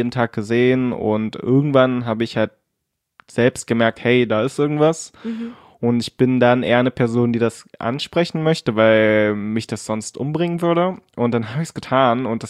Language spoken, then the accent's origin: German; Cottbus, Brandenburg, Germany; Und dementsprechend sind meine Geschwister und ich, wir sind alle hier aufgewachsen in Cottbus und sind ziemlich deutsch, also ich zumindest.